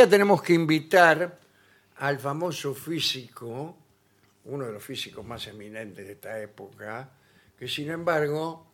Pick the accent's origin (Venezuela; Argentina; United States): Argentina; Así somos los argentinos.